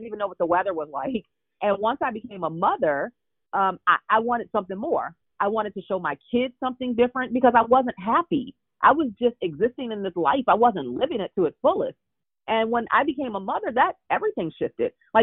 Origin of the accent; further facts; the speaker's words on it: Baltimore, Maryland, United States; So I was raised in Baltimore, Maryland, and literally a housing project. And it was called Lafayette Project.